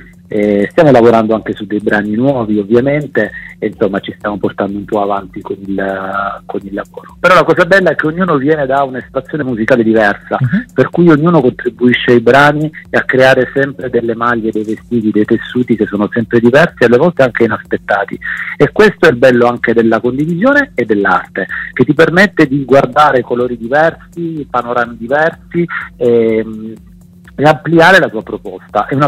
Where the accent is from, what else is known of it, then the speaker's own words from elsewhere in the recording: Brindisi, Apulia, Italy; now in Genoa, Italy; prendo una parola dal dialetto brindisino di cui io ovviamente da cui trago origine, perché sono nato e cresciuto a Brindisi, anche se vivo a Genova da più di 20 anni